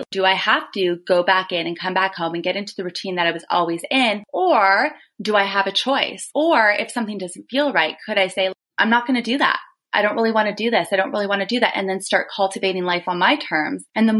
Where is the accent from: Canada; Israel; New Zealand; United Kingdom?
Canada; Thunder Bay, Ontario; I was from Thunder Bay, a small little Canadian town on the shores of Lake Superior.